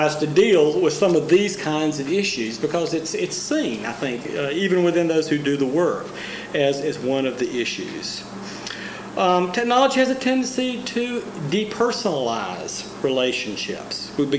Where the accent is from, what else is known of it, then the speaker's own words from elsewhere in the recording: Virginia, United States; I'm from Central Virginia, and a little bit further west of us is the Appalachian culture